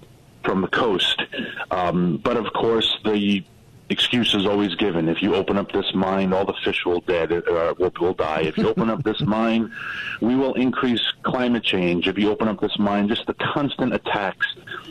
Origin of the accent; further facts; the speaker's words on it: New York City, New York, United States; The borough of Queens, where I grew up in New York City, is only about 85,000 acres.